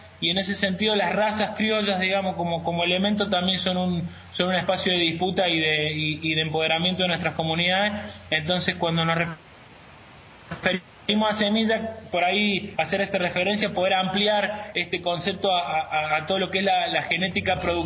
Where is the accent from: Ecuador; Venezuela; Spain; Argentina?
Argentina; Nosotros tenemos el triste honor como Argentina de ser el primer país en el que se autorizaron los transgénicos